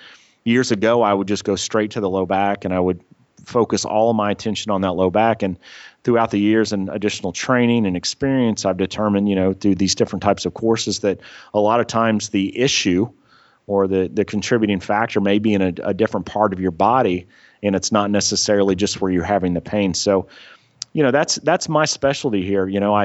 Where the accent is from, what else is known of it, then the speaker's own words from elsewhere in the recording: Tulsa, Oklahoma, United States; I'm originally from Tulsa, Oklahoma. My family was all back here.